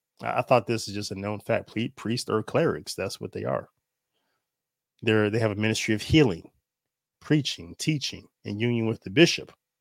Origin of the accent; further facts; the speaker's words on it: United States; As an American, I just think we are a little bit arrogant.